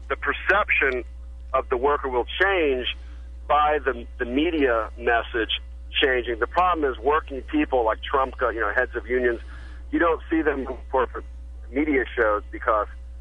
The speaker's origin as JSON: {"language": "English", "region": "the South", "country": "United States", "said": "I'm originally from the South, and I'm a student of history."}